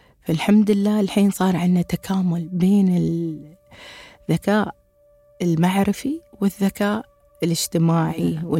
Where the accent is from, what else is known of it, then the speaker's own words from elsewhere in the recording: United Arab Emirates; accent: Emirati; لهجتنا الاماراتيه